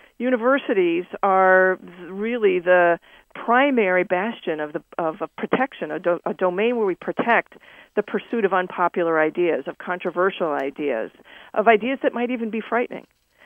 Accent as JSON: {"language": "English", "town": "Chicago", "region": "Illinois", "country": "United States", "tie": "born or raised there", "said": "I grew up in Chicago. I thought this would be great to go back."}